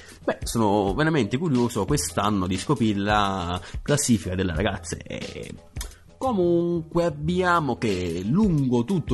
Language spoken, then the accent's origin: Italian; Taranto, Apulia, Italy; Comunque, sono di Tamburi